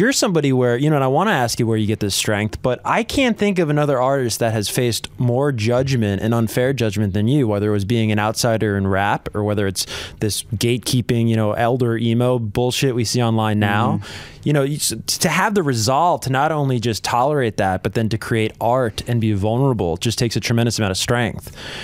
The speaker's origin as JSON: {"language": "English", "region": "New Jersey", "country": "United States", "said": "I'm from Jersey and I can't pronounce shit."}